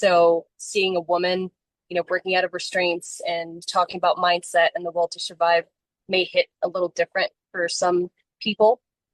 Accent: Tanzania; moved away as an adult; also born or lived in Florence, Italy; now in California, United States; I'm originally from Italy. I was born in Florence. I moved to East Africa, Tanzania, when I was about 3 years old. And we were out there for about 20 years before I moved here to California in 2018.

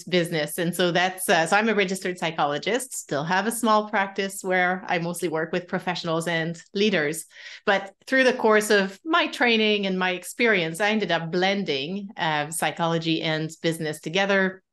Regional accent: Quebec, Canada; accent: French; English is a second language; now in Vancouver, Canada; Well, I'm from Quebec on the east coast of Canada, hence the French accent. I live on the west coast of Canada in Vancouver, British Columbia.

